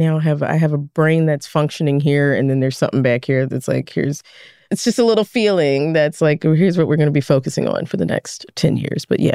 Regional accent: Philadelphia, Pennsylvania, United States; I was a kid growing up in West Philly, pretty rough city.

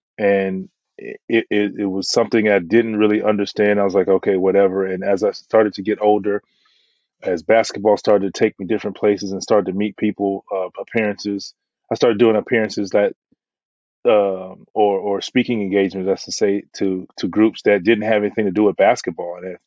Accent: Florida, United States; Obviously, I'm from Florida, so I got to some of the staff.

